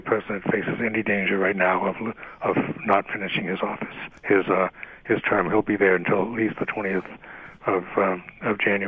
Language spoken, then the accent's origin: English; Salem, Massachusetts, United States; born there; I was born in Salem. I know a witch hunt when I see one.